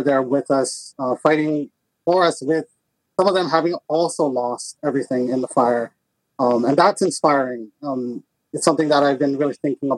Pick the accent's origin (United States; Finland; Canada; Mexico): United States; Hawaii; And so I'm not an American, so I can say this.